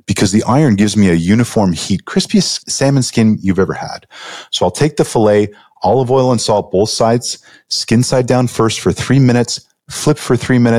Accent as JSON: {"language": "English", "country": "Canada", "said": "I'm originally Canadian"}